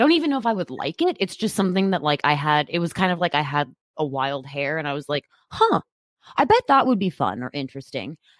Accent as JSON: {"language": "English", "town": "Chicago", "region": "Illinois", "country": "United States", "tie": "born or raised there", "also_born_or_lived": "Texas", "said": "I was born in Texas, but my home is Chicago. That's my home. That's the place that I consider to be my hometown."}